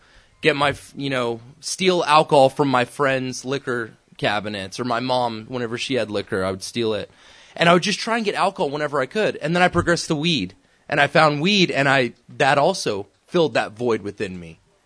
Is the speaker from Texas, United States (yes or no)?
yes; Austin, Texas, United States; Growing up in Austin, Texas, you know, I started to really notice my disease of addiction way before I drank.